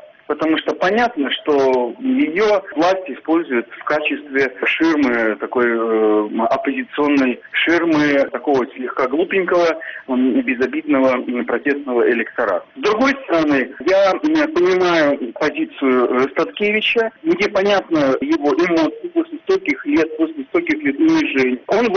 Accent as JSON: {"language": "Russian", "country": "Belarus", "said": "Но вообще я, ну как все белорусы, выживаю, стараюсь заработать на хлеб насущный"}